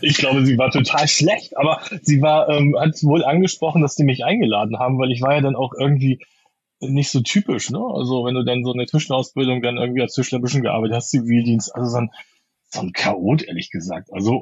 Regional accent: Hamburg, Germany; Ich bin Hamburger, ja, genau.

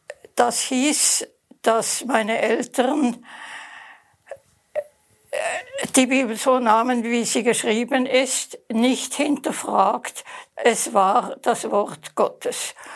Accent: Basel, Basel-Stadt, Switzerland; born there; accent: Swiss; Man kann hören, dass ich Schweizerin bin. Ich bin in Basel geboren, habe in Zürich studiert und bin in Zürich Pfarrerin geworden.

